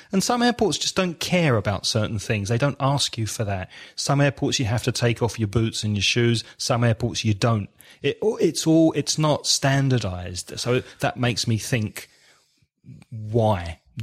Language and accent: English; England, United Kingdom; I'm English, so I have a special system because English people don't really like speaking to strangers on flights.